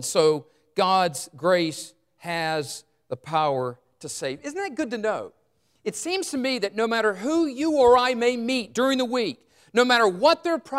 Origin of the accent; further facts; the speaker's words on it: Burlington, North Carolina, United States; I remember when I was in high school, I grew up in Burlington